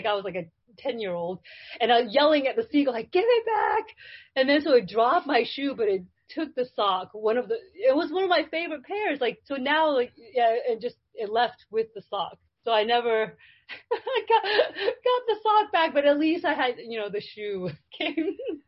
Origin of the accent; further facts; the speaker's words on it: Rhode Island, United States; I'm in Georgia now. I grew up in Rhode Island, so there's this one moment actually that I wanted to share.